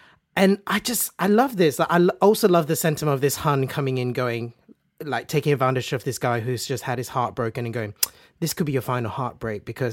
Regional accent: Malaysia; as a kid growing up in Malaysia

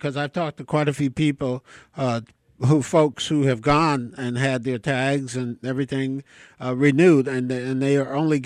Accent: New Jersey, United States; also born or lived in Florida; I grew up in New Jersey, Florida, South Florida, and they're talking about the turnouts.

